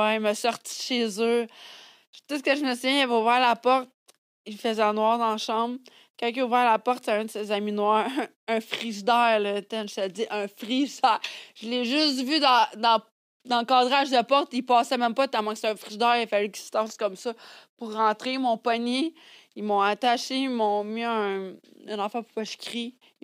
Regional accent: Canada; j'ai fini par donner mon passeport pour comprendre que je venais du Canada

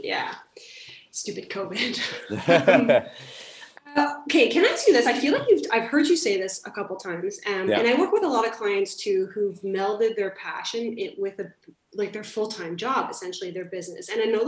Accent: Toronto, Ontario, Canada; because I grew up in Toronto.

